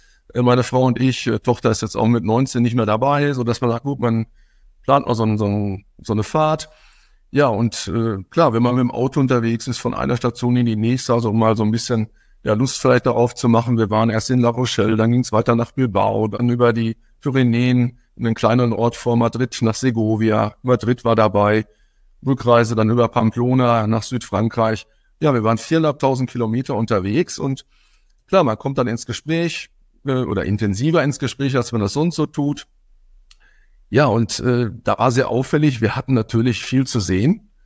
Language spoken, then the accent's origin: German; Dortmund, North Rhine-Westphalia, Germany; ich komme aus Dortmund